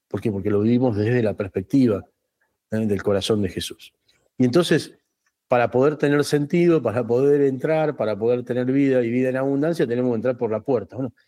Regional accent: Argentina; Transitar como argentinos la grieta, ¿no?

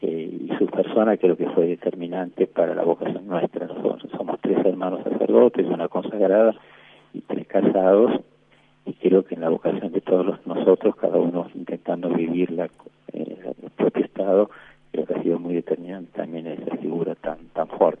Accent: Buenos Aires, Argentina; yo soy de Buenos Aires, nací el 21 de noviembre del 49. Siete hermanos, una familia cristiana de mucha fe, padres, Eli y Juan Alberto.

